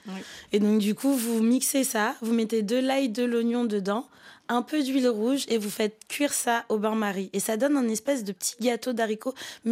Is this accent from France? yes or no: no; Togo; Je suis togolaise, quand même.